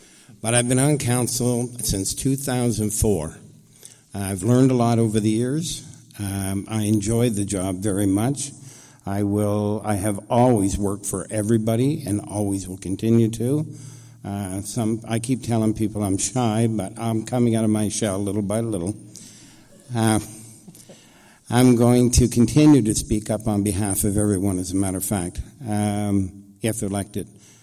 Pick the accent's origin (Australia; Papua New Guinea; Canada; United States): Canada; Oromocto, New Brunswick; also born or lived in Sackville; I was born in Sackville, but I grew up in Oromocto. My father was in the military.